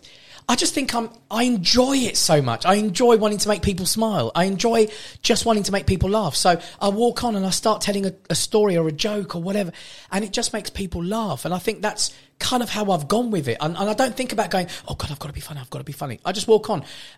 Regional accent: Armenia; I come from Armenia, from a very small town called Bumkrak. It's a beautiful place.

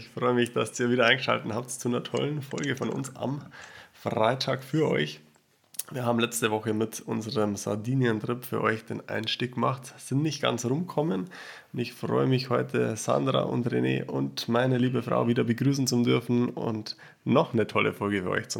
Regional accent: Germany; Nicht ganz so wie bei uns in Deutschland, würde ich jetzt sagen.

